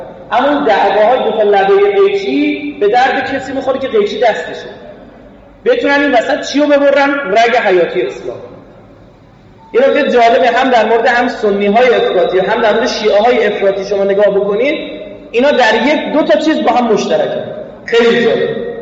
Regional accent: Iran; نه اینکه ما الان ایرانی هستیم

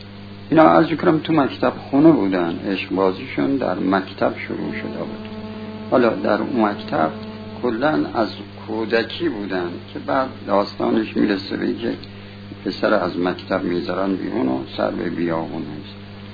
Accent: Iran; ما این اسماء هیچ کدومش فارسی نیست، ما ایرانی هستیم

